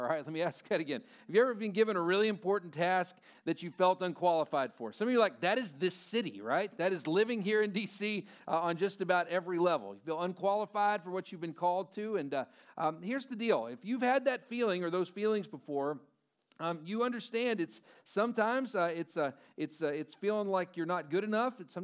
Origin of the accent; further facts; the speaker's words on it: Lubbock, Texas, United States; I grew up in Lubbock, Texas